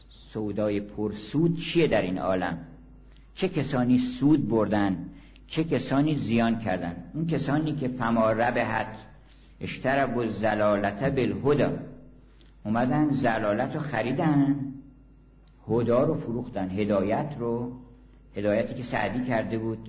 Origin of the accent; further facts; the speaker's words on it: Iran; born there; ما اولا که زبان فارسی که زبان مادریمون هست، این خیلی غنیمته، یه موهبت الهیه. از قضای روزگار ما اومدیم در ایران